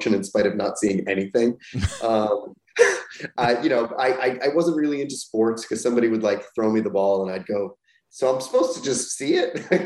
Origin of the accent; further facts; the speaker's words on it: Hollywood, Florida, United States; I grew up in Florida. I didn't grow up in Hollywood, California. I grew up in Hollywood, Florida, which is weird.